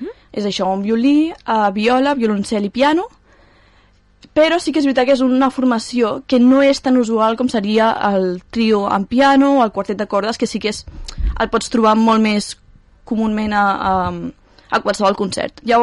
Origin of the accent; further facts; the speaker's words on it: Gavà, Catalonia, Spain; estem encantades de tocar aquí a Gavà, bueno, és el meu poble tota la vida